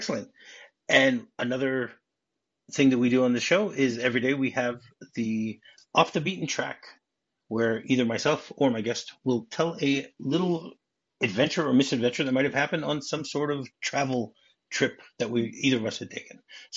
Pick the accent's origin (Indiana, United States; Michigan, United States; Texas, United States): Michigan, United States; now in Israel; Yeah, sure. I grew up in Michigan.